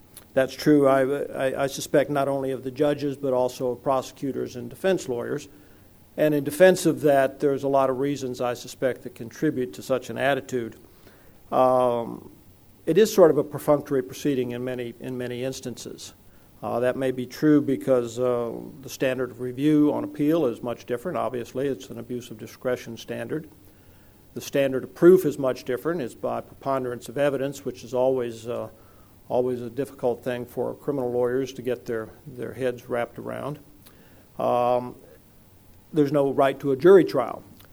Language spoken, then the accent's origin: English; Fort Worth, Texas, United States; from Fort Worth.